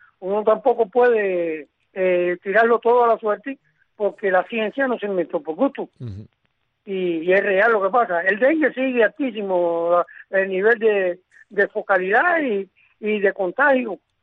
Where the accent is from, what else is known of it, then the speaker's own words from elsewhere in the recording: Cuba; lo que sean capaces cada cual como cubano con su dignidad.